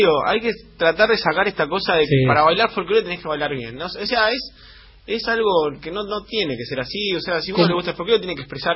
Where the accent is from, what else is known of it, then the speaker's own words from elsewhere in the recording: Buenos Aires, Argentina; nosotros somos de Buenos Aires, tenemos que hacer cosas que representen de dónde venimos.